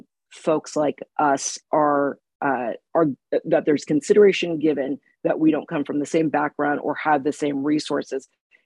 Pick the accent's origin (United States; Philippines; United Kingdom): Philippines; So I was a second year nursing student, of course, because I'm Filipino.